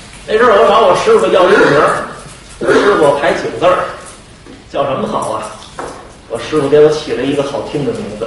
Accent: Tianjin, China; 我是天津人啊，我是从来不去那儿吃饭啊

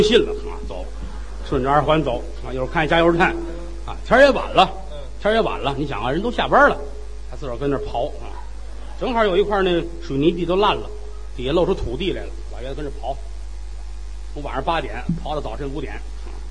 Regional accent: Tianjin, China; 我们在天津的住家不远，他父母家离我父母家也很近。

